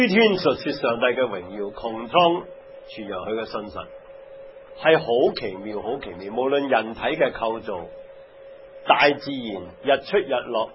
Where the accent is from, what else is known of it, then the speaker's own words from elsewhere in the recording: China; 我们中国人所说的冥冥中有个主宰